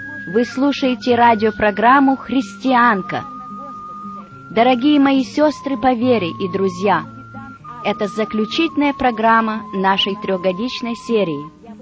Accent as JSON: {"language": "Russian", "region": "Donetsk Oblast", "country": "Ukraine", "tie": "born or raised there"}